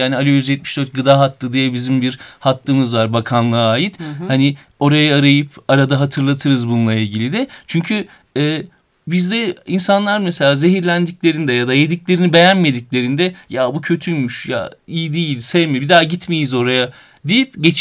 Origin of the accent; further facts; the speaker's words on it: Denizli, Turkey; Ben kendim Denizliliyim.